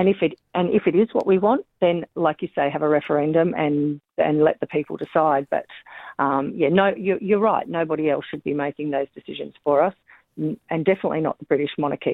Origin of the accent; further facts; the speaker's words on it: Australia; I don't know enough about it, and I'm an Australian.